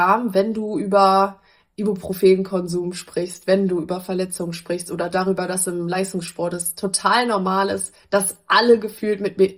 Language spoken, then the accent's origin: German; Lingen, Lower Saxony, Germany; born there; Also ich bin tatsächlich in Lingen geboren. Meine Mama kommt aus Lingen und mein Papa kommt aus Meppen.